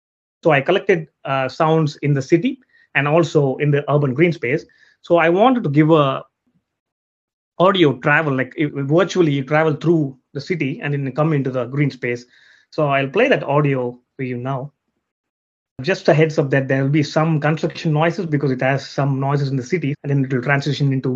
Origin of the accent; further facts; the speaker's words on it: South India, India; moved away as an adult; now in New Zealand; So I'm originally from India, South India, and then I came to New Zealand to study.